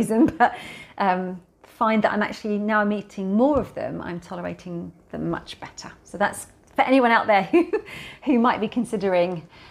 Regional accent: Wales, United Kingdom; I don't want to offend anyone who's Welsh, because I'm Welsh. I was born in Wales.

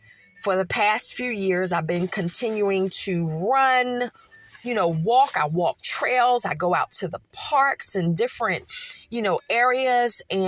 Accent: Philadelphia, Pennsylvania, United States; I grew up in Philadelphia, where we were made to do something. We were made to move.

